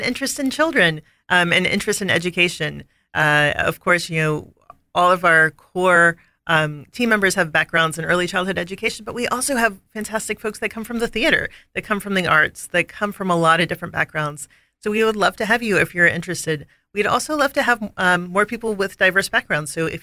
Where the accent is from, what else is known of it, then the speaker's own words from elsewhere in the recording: Pensacola, Florida, United States; also born or lived in Atlanta; So I grew up in Pensacola, Florida